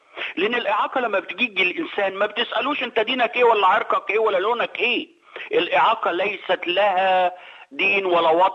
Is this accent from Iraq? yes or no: no; Egypt; نمسك مصر مثلا، ناخد مصر اكزامبل يعني باعتباري مصري